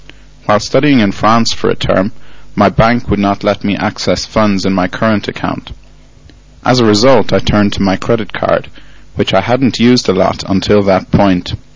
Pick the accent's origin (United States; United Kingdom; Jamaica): United Kingdom; Northern Ireland; I am 25 from County Londonderry in Northern Ireland.